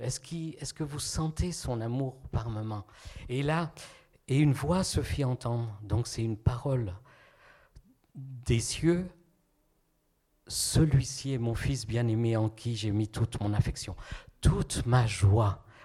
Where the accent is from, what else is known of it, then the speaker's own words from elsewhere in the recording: Rhodes, South Aegean, Greece; moi je viens de l'île de Rhodes.